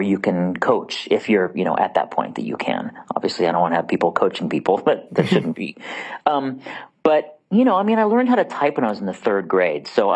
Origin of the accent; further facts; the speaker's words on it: Hayward, California, United States; I'm originally from Hayward, which is across the bay by Oakland, but lived in San Francisco when I was doing Les Mis for a year and a half.